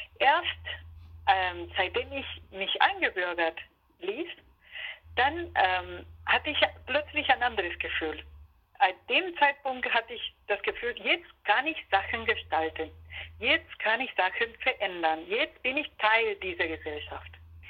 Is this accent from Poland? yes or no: no; Argentina; German is a second language; moved away as an adult; now in Freiburg, Germany; Ich komme aus Argentinien und ich bin Argentinierin, aber ich bin auch seit fast 20 Jahren Freiburgerin. In Argentinien habe ich Jura studiert